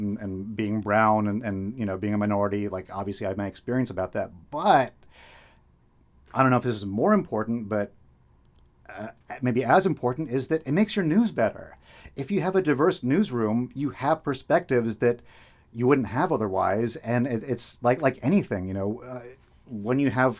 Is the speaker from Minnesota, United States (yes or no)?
no; Boston, Massachusetts, United States; born there; because I was born in Boston.